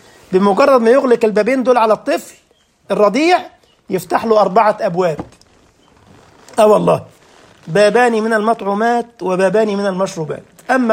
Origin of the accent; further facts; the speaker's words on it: Egypt; ده انت زول يا عم الحاج، يعني مصري زينا